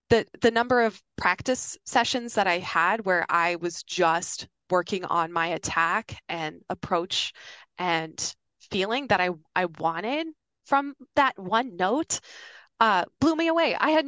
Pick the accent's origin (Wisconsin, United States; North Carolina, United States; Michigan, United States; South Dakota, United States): South Dakota, United States; Yankton; My hometown, Yankton, South Dakota, there's a little church there called Trinity Lutheran.